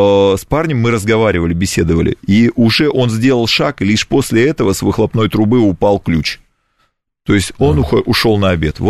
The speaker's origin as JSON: {"language": "Russian", "country": "Germany", "said": "И немцы, а я сам немец, я знаю, что это такое"}